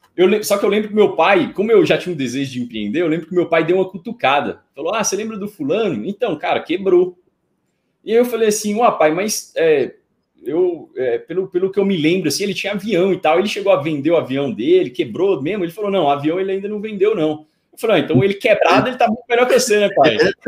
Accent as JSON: {"language": "Portuguese", "town": "Montes Claros", "region": "Minas Gerais", "country": "Brazil", "tie": "born or raised there", "said": "Lá na minha cidade, em Montes Claros, né?"}